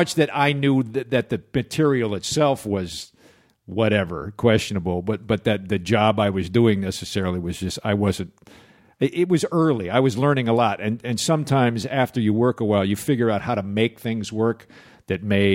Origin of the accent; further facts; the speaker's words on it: Chicago, Illinois, United States; moved away as an adult; I came from Chicago. I was doing a lot of theater in Chicago, and I wound up out here in 84 just almost as a fluke.